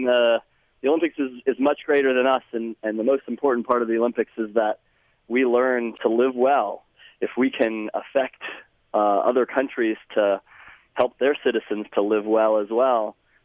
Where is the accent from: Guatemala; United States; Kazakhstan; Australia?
Guatemala; moved away; I'm originally from Guatemala, and I actually had to flee my home country because the place that I lived got taken over by guerrillas.